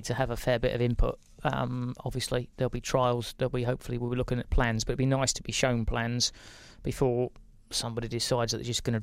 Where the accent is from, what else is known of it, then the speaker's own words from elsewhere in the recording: Newmarket, East of England, United Kingdom; I was born and bred in Newmarket. My family is still there